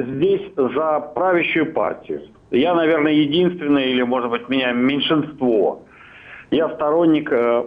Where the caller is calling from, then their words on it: Norilsk, Krasnoyarsk Krai, Russia; я звоню с Сибири, это Заполярье, город Норильск.